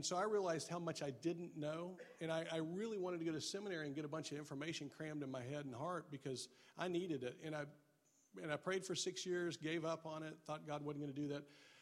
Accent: Richardson, Texas, United States; And I grew up in Richardson and was very content to live here my whole life.

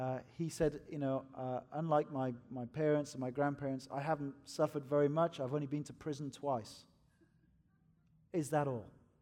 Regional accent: Wales, United Kingdom; also born or lived in Spokane, United States; now in Edinburgh, United Kingdom; used to pastor a church in Spokane, Washington for nearly 8 years. I've been in Edinburgh now for about 10. I'm a Welshman, by the way. This is not a Scottish accent. I get Welsh here when the rugby's on.

